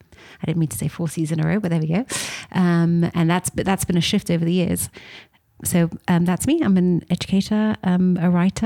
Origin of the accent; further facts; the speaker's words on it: London, United Kingdom; I'm from London originally, London, UK, not London, Ontario. And I've been living here for about 20 years.